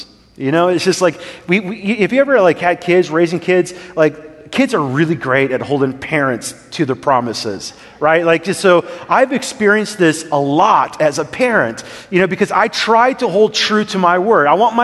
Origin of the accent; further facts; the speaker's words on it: Wisconsin, United States; I grew up Lutheran up in Wisconsin. I don't know if anybody in the South knows what Lutheran is, but I grew up Lutheran up north